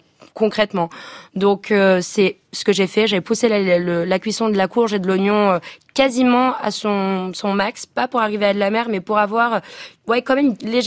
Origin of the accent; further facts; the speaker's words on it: Nice, Provence-Alpes-Côte d'Azur, France; issue d'une famille juive. Papa qui est né au Maroc, maman qui a grandi en Israël. Et bon, moi, je suis de Nice, sud de la France, mais j'ai été bercée par tout ça, par les traditions, par les fêtes juives